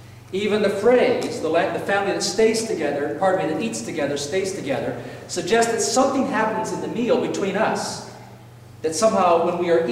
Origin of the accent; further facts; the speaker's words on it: Western Canada, Canada; I came from Western Canada where we do this.